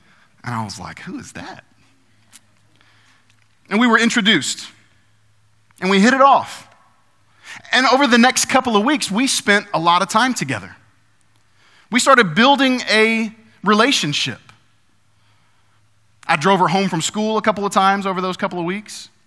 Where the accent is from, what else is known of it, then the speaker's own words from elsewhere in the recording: Dayton, Ohio, United States; I grew up in Dayton, Ohio, and I went to a fairly large high school just outside of Dayton.